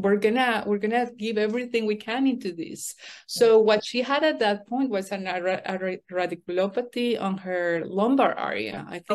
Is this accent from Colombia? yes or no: yes; Colombia; English is a second language; now in United States; I'm originally from Colombia, and I was going there to see my family during the time of Thanksgiving. At the same time, I was in my process to become a citizen here.